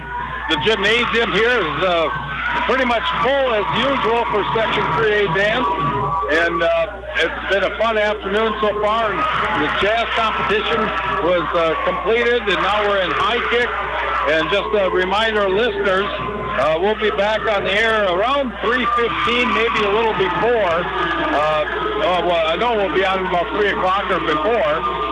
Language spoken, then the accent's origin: English; New Ulm, Minnesota, United States; I grew up in New Ulm early on, and the polka is huge in New Ulm.